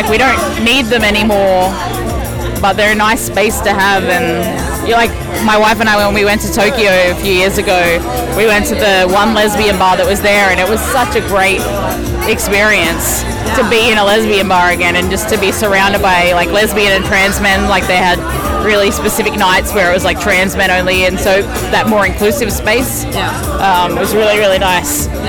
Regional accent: Newcastle, North East England, United Kingdom; I grew up in one in Newcastle.

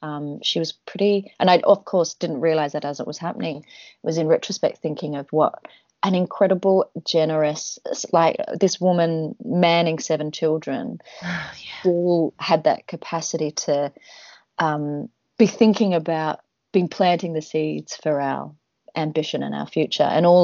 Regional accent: Traralgon, Victoria, Australia; I'm from a little town called Terrelgan in Gippsland, which is about 2 hours out of Melbourne. Not so far from where the big fires were. Sort of towards Mallacoota. So country town, coal mining industry, big paper mill, yeah

